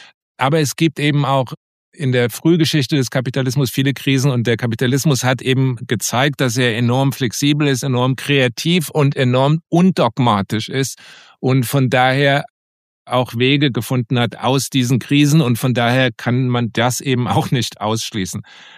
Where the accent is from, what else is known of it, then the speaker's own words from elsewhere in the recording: United States; Also das mir vielleicht als Amerikaner fällt mir das vielleicht besonders auf, aber oft, wenn ich nach Deutschland komme, bin ich wirklich erstaunt über den enormen Pessimismus.